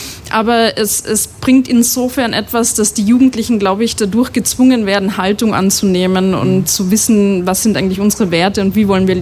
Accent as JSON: {"language": "German", "country": "Austria", "lives_now": "Germany", "said": "ich fühle mich lustigerweise erst so richtig als Österreicherin in meiner Identität bestätigt, seit ich in Deutschland immer die andere bin."}